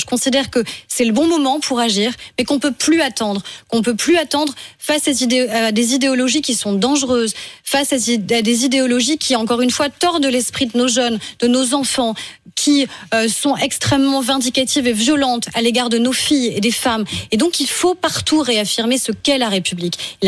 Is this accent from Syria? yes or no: no; France; Mais moi, je suis française.